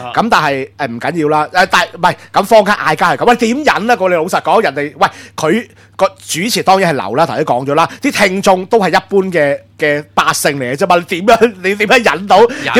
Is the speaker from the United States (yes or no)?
no; Hong Kong; 我哋香港人覺得好有錢，同大陸覺得好有錢係另一回事啦